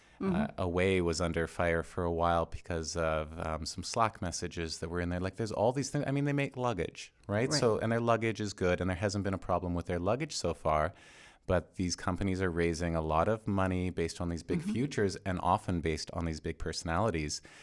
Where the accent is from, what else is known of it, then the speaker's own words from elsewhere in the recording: Canada; I'm Canadian, so I tend to watch. Most Canadians are pretty enthralled.